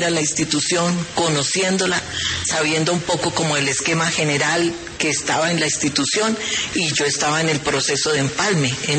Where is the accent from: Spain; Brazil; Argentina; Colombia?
Colombia; yo como colombiana tengo una responsabilidad